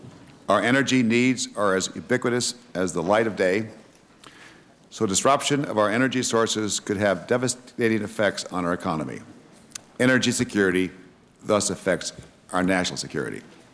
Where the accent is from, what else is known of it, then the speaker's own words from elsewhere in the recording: Montana, United States; my home state, Montana